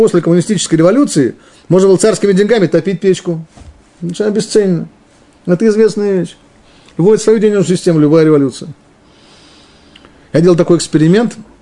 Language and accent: Russian; Moscow, Russia; Я москвич, мне проще просто московский сленг использовать.